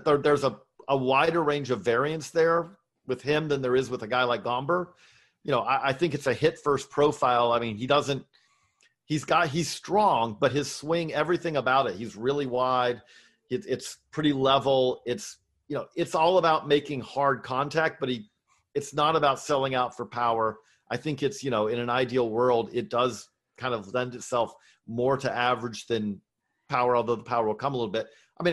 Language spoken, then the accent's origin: English; Georgia, United States; I grew up in Middle Georgia.